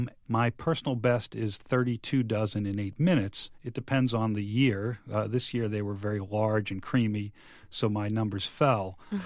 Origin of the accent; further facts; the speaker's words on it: Boston, Massachusetts, United States; Yeah, I am from Boston originally, and I was in New Orleans when the Patriots were in the Super Bowl in 2002.